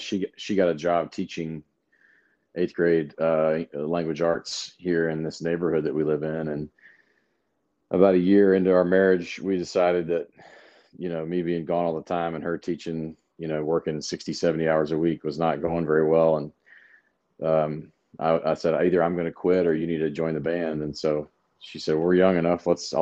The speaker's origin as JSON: {"language": "English", "town": "Memphis", "region": "Tennessee", "country": "United States", "lives_now": "Nashville, United States", "said": "No, I'm from Memphis, about 200 miles away, and then went to school in Knoxville"}